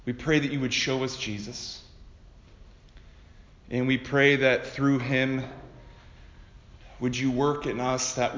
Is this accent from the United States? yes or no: yes; Toledo, Ohio, United States; So as Joey said, I'm from Toledo, Ohio. I've lived in Toledo all my life. I really like Toledo.